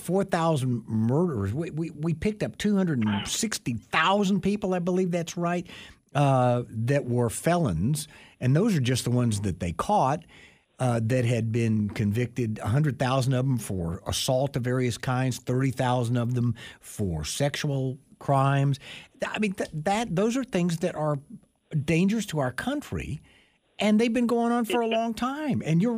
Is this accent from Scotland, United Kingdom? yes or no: yes; Edinburgh, Scotland, United Kingdom; born there; I was born in Edinburgh.